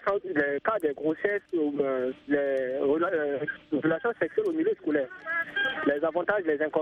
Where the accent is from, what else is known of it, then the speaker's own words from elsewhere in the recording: Central African Republic; now in Cotonou, Benin; Je suis centrafricain et présentement, je vis à Cotonou, au Bénin.